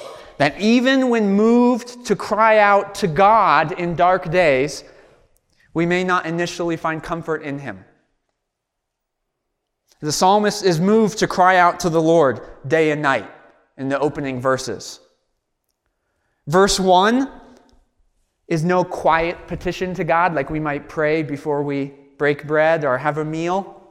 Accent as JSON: {"language": "English", "region": "Georgia", "country": "United States", "tie": "born or raised there", "lives_now": "Denver, United States", "said": "When I was younger, I grew up in Georgia, and my family decided we're going to drive here to Denver from Georgia."}